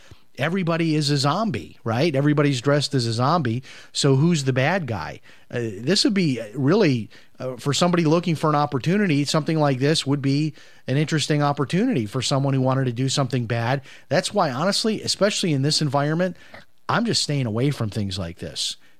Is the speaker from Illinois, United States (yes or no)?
yes; Chicago, Illinois, United States; when I was a kid growing up in Chicago, I had a high school friend